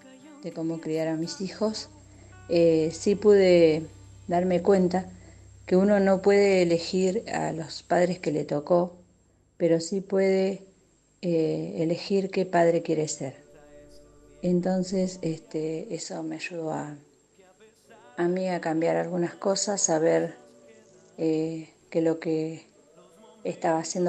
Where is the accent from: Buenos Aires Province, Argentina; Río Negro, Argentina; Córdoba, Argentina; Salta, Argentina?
Buenos Aires Province, Argentina; Tres Arroyos; de Tres Arroyos.